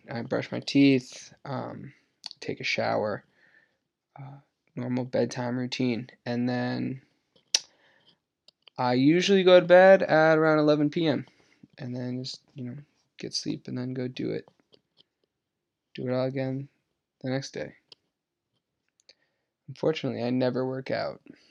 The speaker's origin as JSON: {"language": "English", "town": "Exeter", "region": "New Hampshire", "country": "United States", "said": "As I said, I'm from the United States. I live in the Northeast in a state called New Hampshire. The town's called Exeter. Right now, I'm living at my parents' house."}